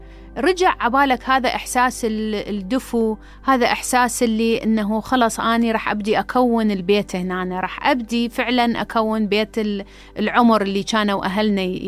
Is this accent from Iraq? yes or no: yes; Iraq; also born or lived in Amman, Jordan; now in Canada; مو مكان إحنا كعراقيين نستقر بيه فترة طويلة. فقررنا الهجرة وين؟ إلى المكان اللي كان مفتوح ومتوفر، كندا.